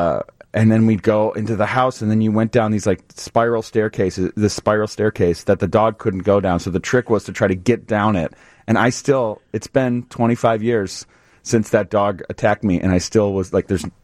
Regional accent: Evanston, Illinois, United States; I grew up in Evanston and live there now again

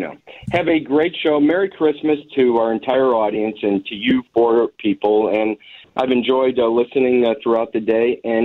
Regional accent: Skokie, Illinois, United States; Not like where I grew up in Skokie, where we would order from different restaurants and egg foo young and other things.

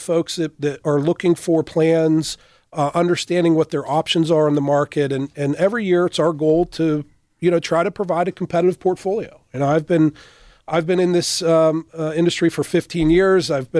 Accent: Pennsylvania, United States; And I grew up in Western Pennsylvania.

